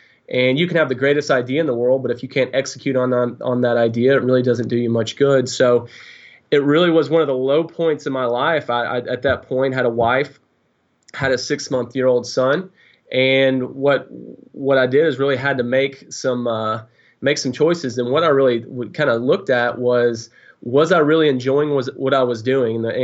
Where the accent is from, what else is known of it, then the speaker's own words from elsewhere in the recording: Tennessee, United States; you know, from my standpoint, I grew up in Tennessee. You know, there aren't hedge funds around the corner in Tennessee.